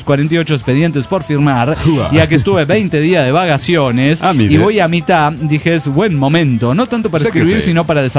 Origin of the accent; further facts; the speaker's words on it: Chile; accent: Chilean; que es la única fan que tengo de mi acento chileno.